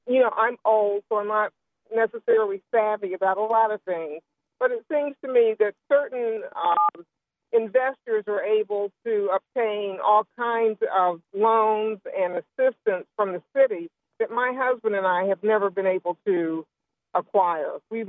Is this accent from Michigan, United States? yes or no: no; Columbus, Ohio, United States; I grew up in the Bronzeville area and community, and right now I no longer live in the community, but I am a property owner.